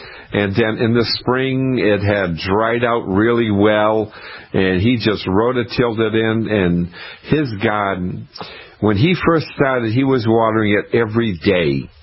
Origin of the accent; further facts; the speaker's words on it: Scituate, Massachusetts, United States; I grew up in Scituate, Massachusetts, and we lived 5 minutes from the ocean, and my dad and I would go pick up seaweed.